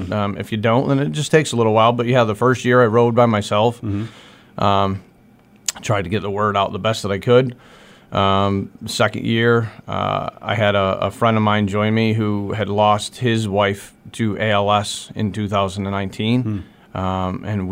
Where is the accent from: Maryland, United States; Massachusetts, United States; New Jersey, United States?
Massachusetts, United States; North Adams; now in Pittsfield, United States; I'm not from here in Pittsfield. I lived here for 18 years now, but I'm originally from North Adams